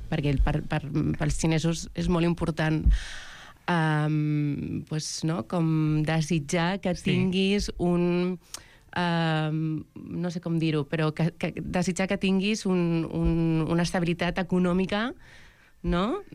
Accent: Barcelona, Catalonia, Spain; born there; jo he nascut a Barcelona

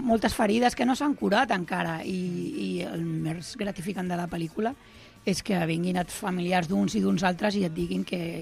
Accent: Barcelona, Catalonia, Spain; Clar, jo soc de la Trinitat, i arribes allà i és com... Uau, què faig jo aquí, no?

